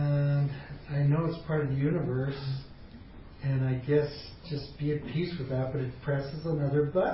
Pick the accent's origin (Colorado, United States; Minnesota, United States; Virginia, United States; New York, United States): Colorado, United States; because I come from Colorado, from the wilderness area of Colorado, and there's a deep sense within me of the environment